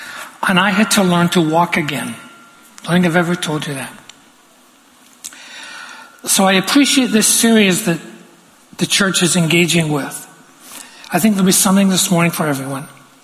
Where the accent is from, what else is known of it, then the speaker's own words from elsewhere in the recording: Glasgow, Scotland, United Kingdom; When I was around 5, growing up in Glasgow, I suffered the normal range of children's diseases.